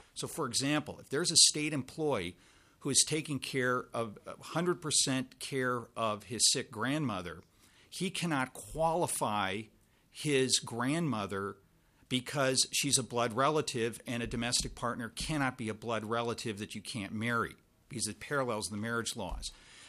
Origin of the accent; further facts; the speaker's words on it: Mound, Minnesota, United States; moved away as an adult; And I grew up in Mound, and I know I live out of state now, but I just wanted to make everyone know of my Minnesota connections here.